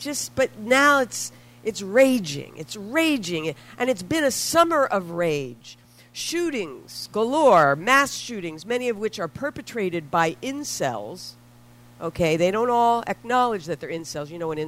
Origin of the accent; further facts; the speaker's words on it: Philadelphia, Pennsylvania, United States; I'm from Philly.